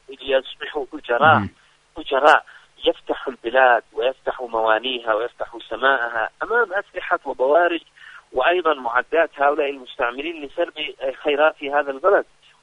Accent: Yemen; أن يمثلني أنا كيمني

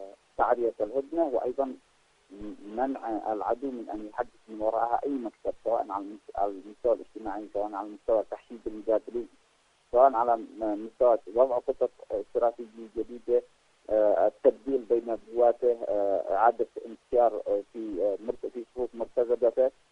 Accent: Yemen; وبالتالي هذا يؤكد لنا كيمنيين أن منظومة الأمم المتحدة باتت هزيلة وضعيفة

